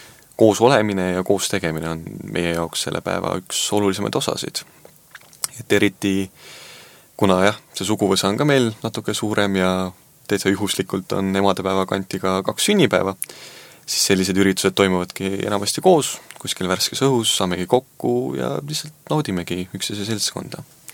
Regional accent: Saare County, Estonia; also born or lived in Tartu, Estonia; Mina sündisin küll Tartus ja oma esimese aasta elasin jah Tartus, aga jah, nii palju kui ma ikkagi mäletan, siis ma olen ikkagi elanud jah Saaremaal.

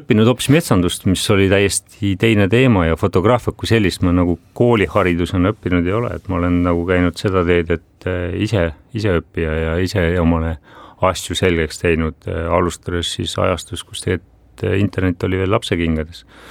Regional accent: Kuressaare, Saare County, Estonia; mina kasvasin, sündisin küll Kuressaares, aga väga palju aega veetsin ka oma vanavanemate pool nagu Läänesaaremalt, siis Karala ja Lümanda kandis.

